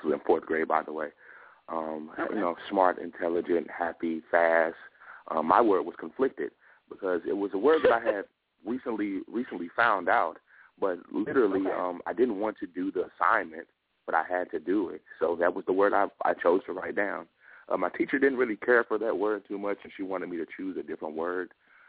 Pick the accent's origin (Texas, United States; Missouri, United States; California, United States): Missouri, United States; St. Louis; I am an artist born and raised in St. Louis, spoken word artist, MC, singer, songwriter, host, entertainer.